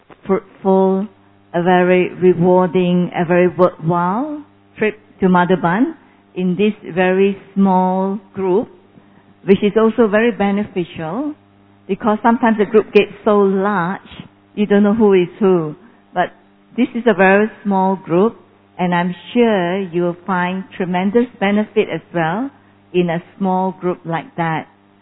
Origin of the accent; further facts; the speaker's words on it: Malaysia; from Malaysia.